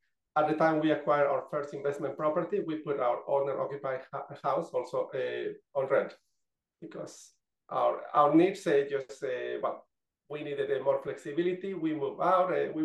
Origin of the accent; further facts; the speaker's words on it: Mexico City, Mexico; Because obviously growing up in Mexico City, it is just working long hours and so on.